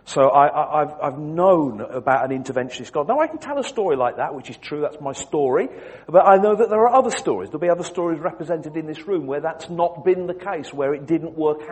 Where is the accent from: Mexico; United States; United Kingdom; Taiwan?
United Kingdom; Wigan, North West England; born there; So I was born in Wigan, not very far away from here, and I was brought up to go to church in a place called Ince.